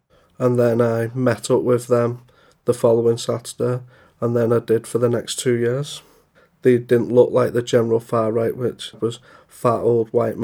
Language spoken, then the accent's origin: English; Widnes, North West England, United Kingdom; Where I grew up in Widnes, it's 99% white. So when I used to go to other places working, different towns like Blackburn, Bradford, it was a big culture shock.